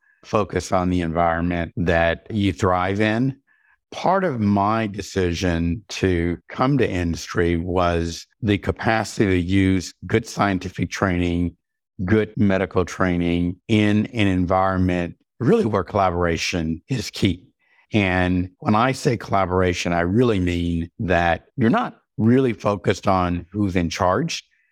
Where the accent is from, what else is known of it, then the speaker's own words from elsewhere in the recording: Alabama, United States; As many people know, I grew up on a farm in Alabama. Born in 1959.